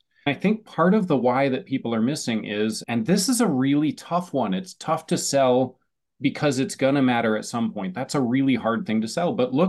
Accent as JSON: {"language": "English", "region": "Vermont", "country": "United States", "tie": "born or raised there", "said": "I grew up in Northern Vermont. I had an amazing life."}